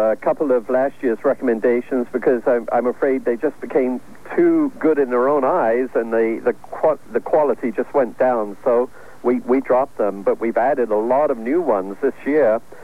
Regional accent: Canada; I'm a Canadian. I live in Ontario.

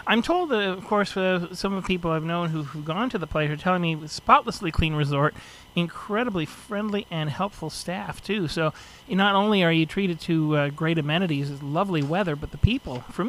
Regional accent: Montreal, Quebec, Canada; now in Washington, United States; I'm originally from Montreal, and now I'm based here in Washington, D.C., and loving every minute of it.

